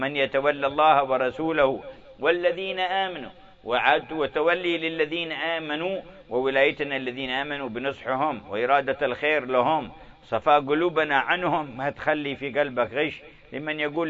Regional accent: Hadramaut, Yemen; حتى اشتهر عندنا في حضرموت بأنه شيخ المهيع

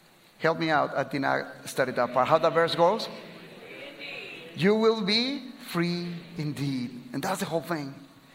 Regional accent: Guatemala; English is a second language; moved away as an adult; also born or lived in Chicago, United States; now in Mexico; We are originally from Guatemala. We were serving in Chicago for many years. And now we are living and serving for the last 5 years as missionaries in Mexico.

